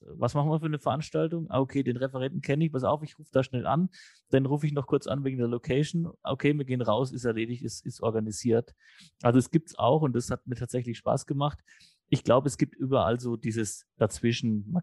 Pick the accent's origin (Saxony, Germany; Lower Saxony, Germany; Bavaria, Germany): Bavaria, Germany; wir kommen sogar noch aus dem Fränkischen